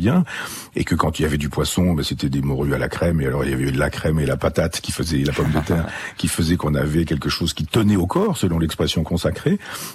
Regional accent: Chambois, Normandy, France; born there; Moi, dans mon village natal à Chambois, 500 habitants, les véganes, il y en a pas.

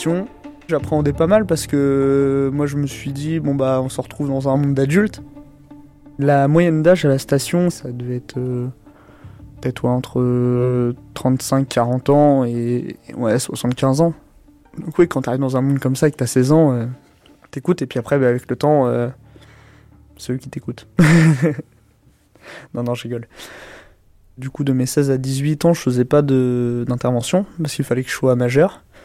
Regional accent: Fécamp, Normandy, France; also born or lived in Le Havre; 24 ans, je suis électricien dans le bâtiment et je fais partie de la station de sauvetage de Fécamp. J'ai grandi à Fécamp, dans une famille unie et très heureuse, avec mon père, ma mère et un petit frère qui a 20 ans. Je suis pas né à Fécamp, je suis né au Havre.

